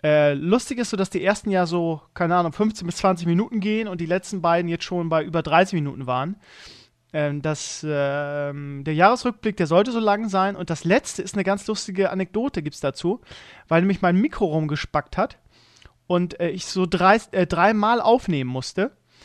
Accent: Bremen, Germany; ich komme aus Gröpelingen in Bremen, das ist sowieso der Stadtteil mit der höchsten Ausländerrate

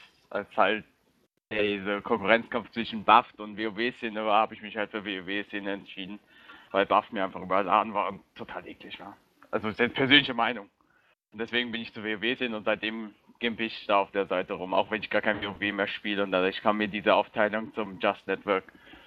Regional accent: Wiesbaden, Hesse, Germany; Ich komme halt hier so aus der Nähe von Wiesbaden, bin 18 Jahre alt

